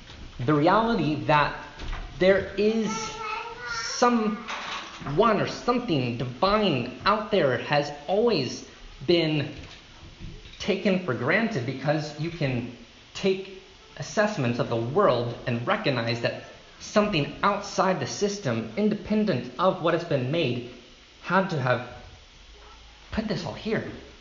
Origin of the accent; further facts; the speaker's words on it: Southern United States, United States; accent: Southern; In case my southern accent betrayed me, your thanking, as in Thanksgiving, reveals your thinking